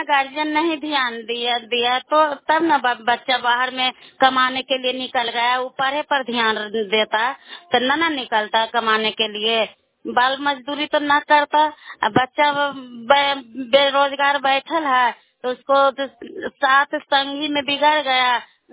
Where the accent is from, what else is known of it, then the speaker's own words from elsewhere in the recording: Bahadurpur, Bihar, India; ग्राम बहादुरपुर है, सरथा पंचायत सरथा है, चंडी प्रखंड के रहने वाली हूँ।